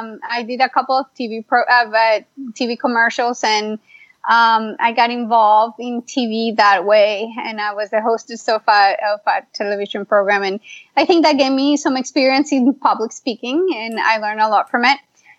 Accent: Colombia; Oh, well, I am originally from Colombia.

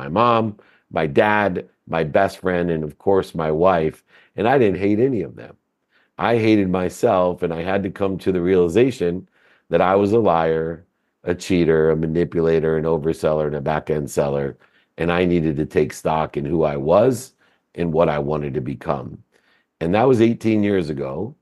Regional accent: Akron, Ohio, United States; born there; So as you mentioned, I was born in Akron, Ohio.

